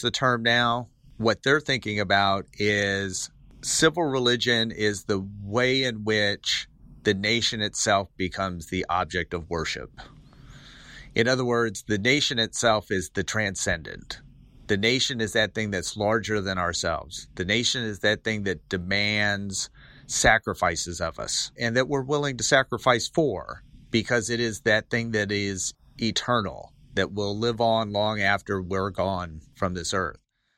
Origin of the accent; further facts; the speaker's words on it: Nashville, Tennessee, United States; I grew up in Nashville and went to the University of Tennessee.